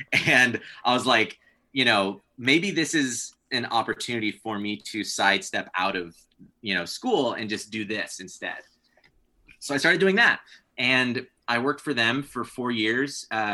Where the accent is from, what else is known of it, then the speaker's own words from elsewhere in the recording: Oklahoma, United States; what I took from growing up in Oklahoma, is that there is a rebelliousness and an anarchy that is sort of embraced in a lot of the artists in Oklahoma